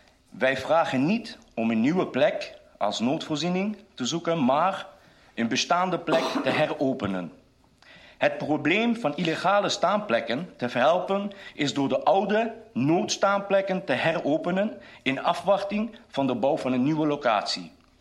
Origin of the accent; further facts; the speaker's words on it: Asten, North Brabant, Netherlands; ik ben zelf een Sinti. Ik ben geboren en getogen in Asten en blij dat ik deel mag uitmaken van het mooiste dorp van Nederland.